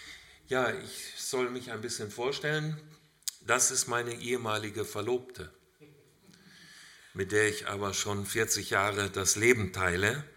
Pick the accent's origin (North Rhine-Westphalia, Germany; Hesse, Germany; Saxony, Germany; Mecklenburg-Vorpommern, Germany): Hesse, Germany; Ich komme aus Hessen, nicht aus Württemberg, und meine Frau aus Kärnten.